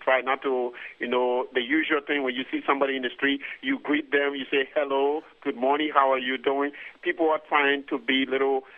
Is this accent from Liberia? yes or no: yes; Liberia; I'm from Liberia